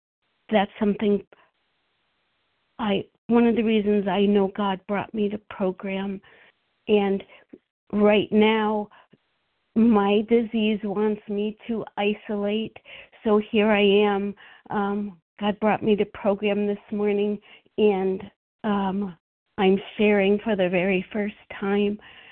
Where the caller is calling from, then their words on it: Massachusetts, United States; I'm from Massachusetts.